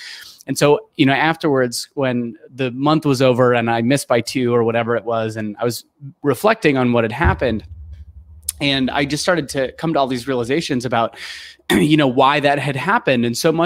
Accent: Ohio, United States; now in California, United States; that's why I moved from Ohio, where I'm from and where I went to school, to California, was to work at a startup because that was cool and sexy.

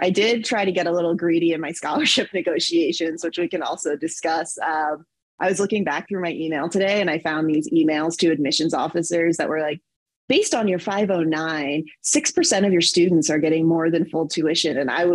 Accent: Memphis, Tennessee, United States; born or raised there

